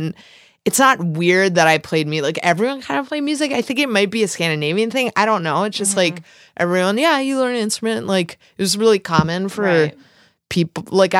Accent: Midwest, United States; I'm from the Midwest and like we're, my mom's a French Canadian descent and my dad's Swedish and descent.

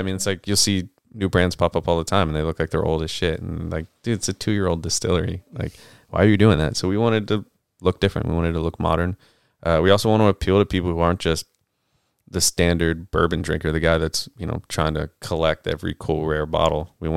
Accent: Houston, Texas, United States; I'm born and raised in Houston, so I could give two shits. You know, I'm a Houstonian.

